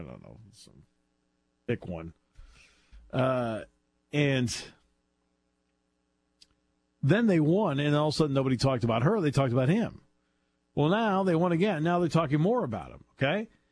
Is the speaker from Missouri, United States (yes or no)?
no; Enfield, Connecticut, United States; I grew up in Enfield, Connecticut.